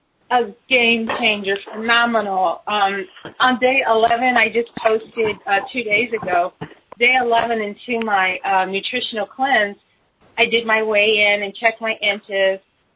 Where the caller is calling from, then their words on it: Houston, Texas, United States; I am dialing in from Houston, Texas.